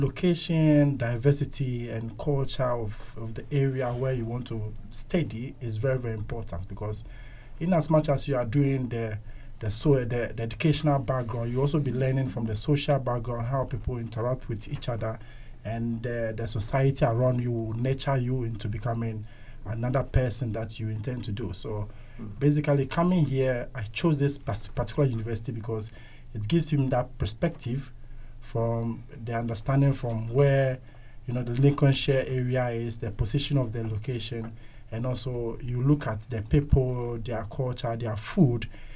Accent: Ghana; moved away as an adult; I came from Ghana in 2019. So I came to do my master's in international business.

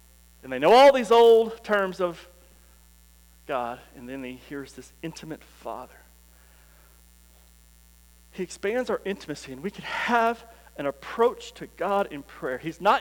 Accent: Denver City, Texas, United States; I grew up in Denver City, and we played football, and that was something that we did.

